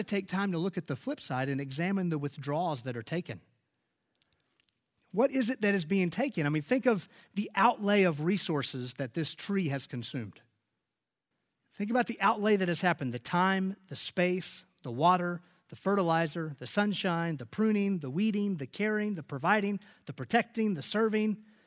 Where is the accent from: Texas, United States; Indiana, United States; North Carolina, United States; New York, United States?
North Carolina, United States; growing up in North Carolina around farms and working on farms and taking time to work different fields.